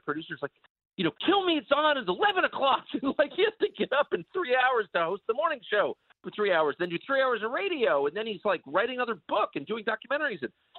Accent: La Jolla, California, United States; also born or lived in Georgetown; I mean, I grew up in La Jolla, California, and Georgetown in a, you know, affluent family or whatever.

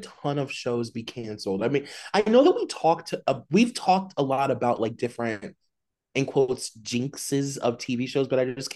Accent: Akron, Ohio, United States; that is either Jimmy Fallon or Steve in my literal neighborhood, my hometown of Akron, Ohio.

